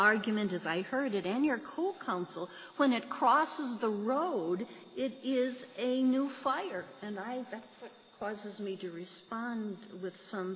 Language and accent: English; Richland Center, Wisconsin, United States; Let's say I'm in my hometown, Richland Center.